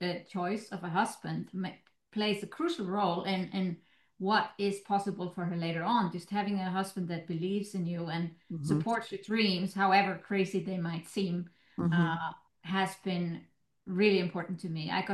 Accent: Iceland; English is a second language; Well, I born and raised in Iceland

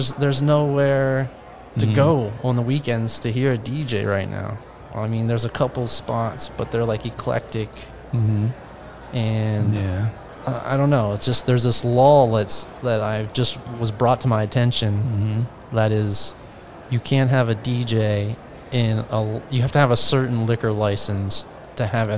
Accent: Greencastle, Pennsylvania, United States; now in Chambersburg, United States; Greencastle, PA is really the... is really what I those claim to fame. That's where I went to high school and played high school ball.

